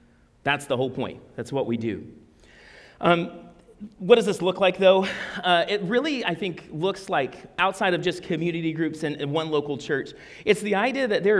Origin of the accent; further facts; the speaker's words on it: Deep South, United States; So I grew up in church culture, right? I grew up in Deep South, grew up in a very small Southern Baptist church.